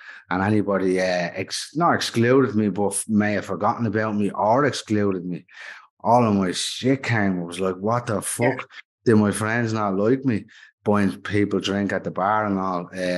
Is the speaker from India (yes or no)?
no; Dublin, Leinster, Ireland; I'm from York Street in town.